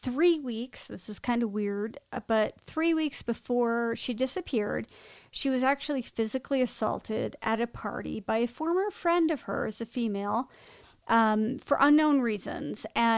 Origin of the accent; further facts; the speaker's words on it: Burlington, Vermont, United States; we grew up right outside of Burlington. This was our home area, and a lot of things don't happen there